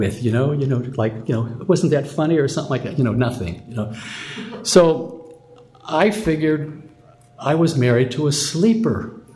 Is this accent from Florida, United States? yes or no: no; Pennsylvania, United States; My brother is from, I'm from Pennsylvania.